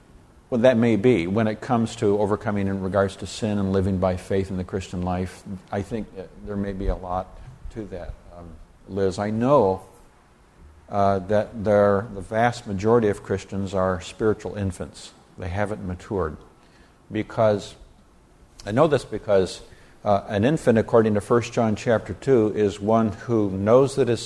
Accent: Nigeria; I have story after story, and I grew up in Nigeria, West Africa, of people in Africa before missionaries came

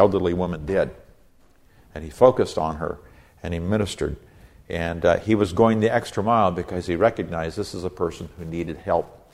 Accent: Chico, California, United States; Also, a number of years ago, my hometown, which is Chico, California

